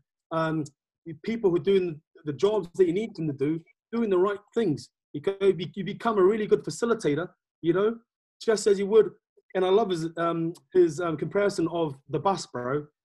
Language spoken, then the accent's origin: English; Tonga; first language Tongan; English is a second language; now in United Kingdom; I come from Tonga. I was brought up in Tonga. I spoke Tonga before English.